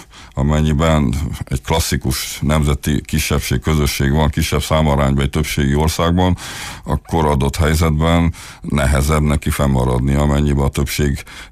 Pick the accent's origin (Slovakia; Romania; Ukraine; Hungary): Romania; Transylvania; Hát mi Transzilvániába jöttünk, nem Dracula országából, hanem mi egy erdélyi magyarok vagyunk